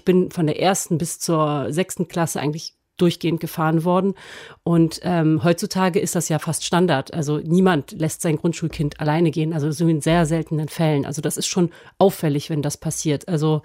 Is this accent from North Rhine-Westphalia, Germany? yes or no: yes; Bonn, North Rhine-Westphalia, Germany; born there; Also ich bin 1982 in Bonn geboren und ich bin Tochter einer französischen Mutter